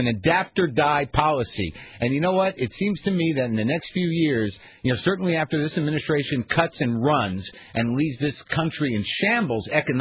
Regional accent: United States; Also, I'm not a communist. I'm an American.

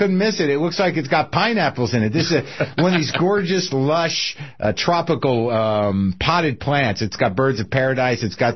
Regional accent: Missouri, United States; My mom was a Republican committee woman, and I grew up in Southwest Missouri, Republican by association, conservative in my own right.

